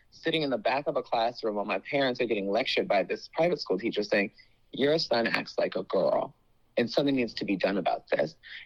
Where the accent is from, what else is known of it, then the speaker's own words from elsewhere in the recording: Woodbridge, Virginia, United States; Yeah, I'm from Woodbridge, Virginia. I went to Woodbridge Senior High School.